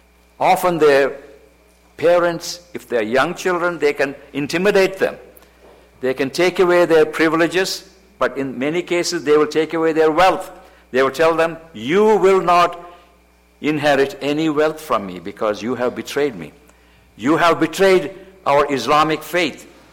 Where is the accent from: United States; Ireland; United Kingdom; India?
India; Kolkata, West Bengal; In the time when I was in high school in Calcutta, I grew up in Calcutta. My dad was a pastor.